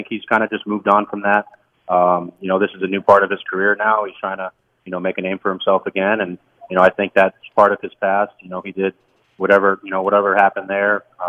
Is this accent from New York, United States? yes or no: yes; Levittown, New York, United States; Yep, I was born in Long Island, Levittown. Well, Syosset, but I lived in Levittown for 9 years growing up. So definitely an old place to call home.